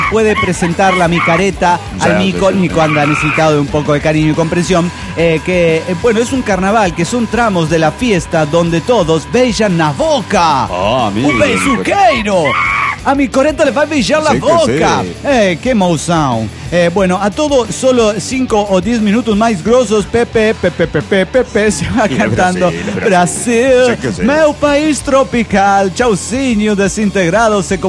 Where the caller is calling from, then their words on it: Bogotá, Colombia; de Bogotá, Colombia.